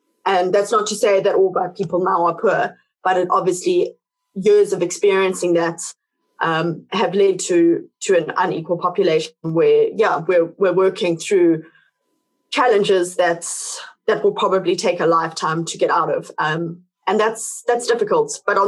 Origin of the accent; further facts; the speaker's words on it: South Africa; So it's, you know, it's something that obviously as South African, it's not something that we're not